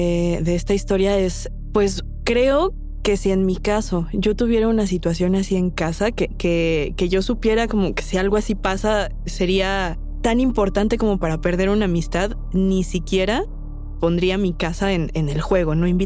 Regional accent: Chihuahua, Mexico; Nosotros somos de Chihuahua. Desde que yo era niño, me acuerdo que mi mamá no me quería.

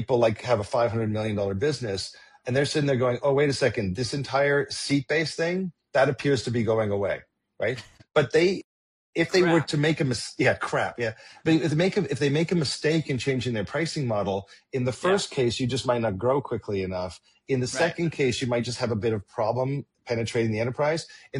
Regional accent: Canada; I'm a Canadian. I actually live in Toronto.

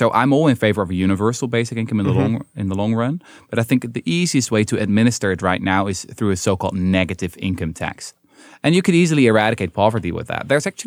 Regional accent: Netherlands; now in United States; I'm from Holland.

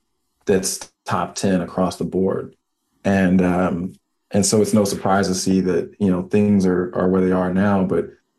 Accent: San Antonio, Texas, United States; I'm from San Antonio, snow.

